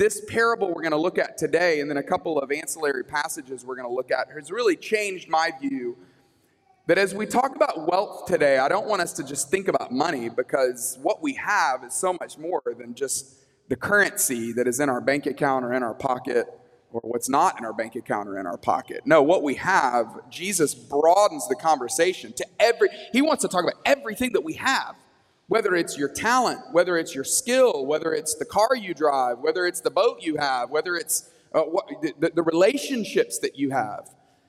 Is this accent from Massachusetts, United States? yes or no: no; Tuscaloosa, Alabama, United States; But I grew up in a church. I grew up in Tuscaloosa, Alabama, and the church that I grew up in, I felt like they talked about money a lot.